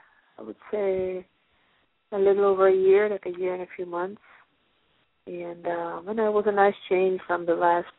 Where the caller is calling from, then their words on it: Pennsylvania, United States; I'm calling from Pennsylvania.